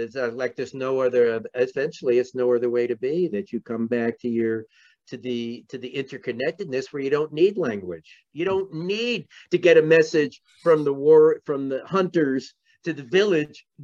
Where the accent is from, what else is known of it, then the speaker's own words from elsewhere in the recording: New York City, New York, United States; So, I mean, growing up in New York City, I kind of felt I needed that.